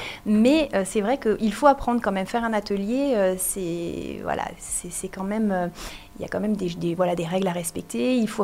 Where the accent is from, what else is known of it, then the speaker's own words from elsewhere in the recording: Reims, Grand Est, France; en 2022, j'ai déménagé dans les Alpes de Haute-Provence. Donc moi, à la base, je suis rémoise